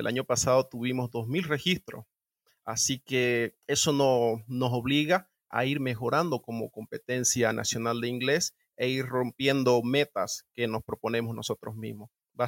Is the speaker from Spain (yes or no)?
no; Bolivia; básicamente eso nos ponía como bolivianos en desventaja con otros continentes y otros países